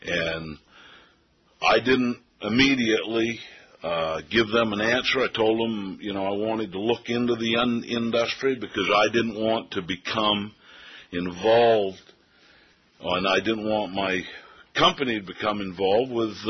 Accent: Jonesport, Maine, United States; I'm from Jonesport.

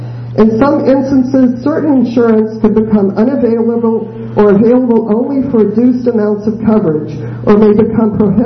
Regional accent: Belfast, Northern Ireland, United Kingdom; I'm from Belfast, and I'm just a regular person.

